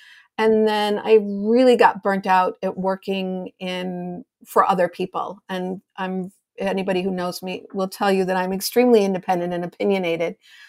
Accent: Chicago, Illinois, United States; My parents purchased a hot dog stand when I was 3 years old. I'm from Chicago, Illinois.

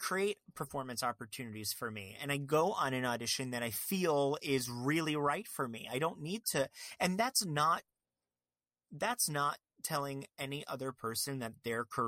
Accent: Fort Lauderdale, Florida, United States; also born or lived in Long Island; When I was in middle school, I'm from Long Island, but I was raised in Fort Lauderdale.

